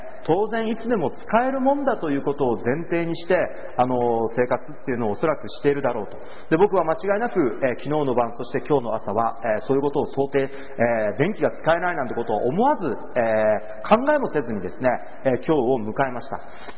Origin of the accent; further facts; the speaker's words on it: Osaka, Japan; accent: Osaka dialect; なんか 大阪弁が出ましたけれども